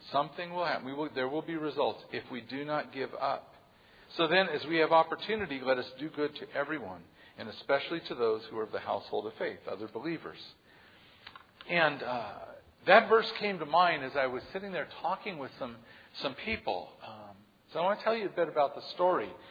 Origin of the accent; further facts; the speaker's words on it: San Jose, California, United States; And I said, I'm from San Jose area.